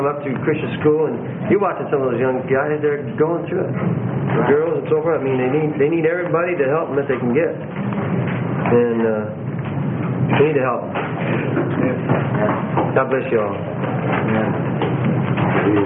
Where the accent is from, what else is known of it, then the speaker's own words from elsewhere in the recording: Saginaw, Michigan, United States; now in Seattle, United States; I've thanked the Lord many times that I moved from Saginaw, Michigan to a city of 2,600 people. Little town, and grew up in the country halfway, you know. Here we are in Seattle.